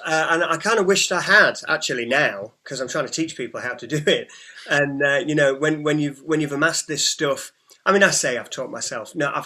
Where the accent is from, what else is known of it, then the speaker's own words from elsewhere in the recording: York, Yorkshire and the Humber, United Kingdom; I'm from York, UK, Old York, and I'm a musician.